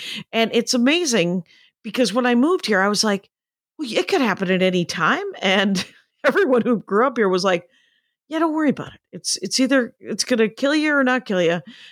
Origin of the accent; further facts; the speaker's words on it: Wisconsin, United States; It's weird because different, other kinds of natural disasters, like I'm from Wisconsin.